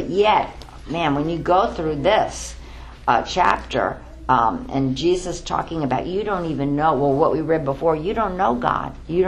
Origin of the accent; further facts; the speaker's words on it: New York City, New York, United States; Now, I'm not from the farm. I'm not from, you know, any place where we grew things. I'm from New York City.